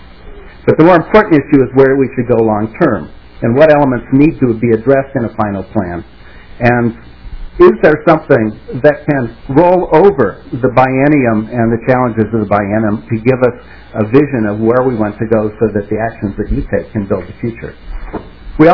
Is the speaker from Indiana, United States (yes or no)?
yes; Indiana, United States; moved away as an adult; I became aware of similar efforts in Indiana, which is my home state. I'm a transplant here, so that I've been here for 18 years.